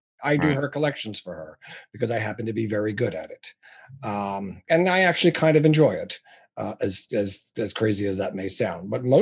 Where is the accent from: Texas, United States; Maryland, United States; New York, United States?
New York, United States; I'm a New Yorker. I'm a no bullshit guy.